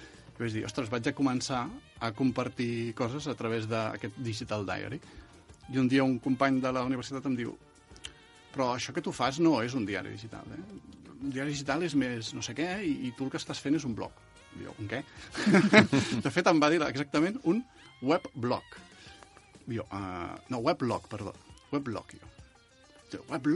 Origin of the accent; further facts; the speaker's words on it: Torrelavit, Catalonia, Spain; Clar, jo sóc de Torrelavit, no? D'aquí el Penedès, no?